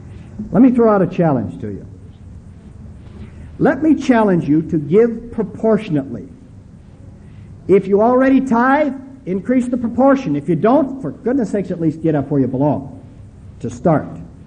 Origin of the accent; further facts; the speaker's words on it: Omaha, Nebraska, United States; Do you know the boys' town in Omaha, Nebraska? That's my hometown.